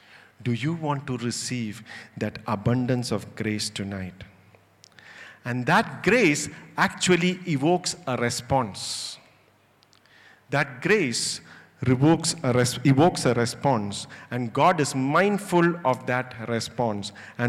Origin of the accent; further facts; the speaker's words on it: India; I cannot change my Indianness. I am an Indian, right?